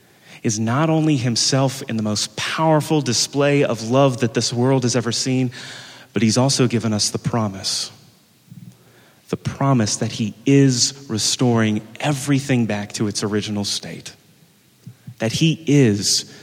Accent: New Orleans, Louisiana, United States; now in New York, United States; I'm from Louisiana, and a musician from my hometown of New Orleans was playing a concert here in New York.

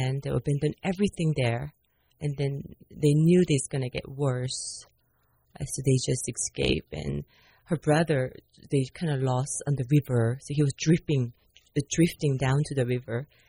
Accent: South Korea; I was born and raised in Korea, but didn't live in Seoul, not a city girl.

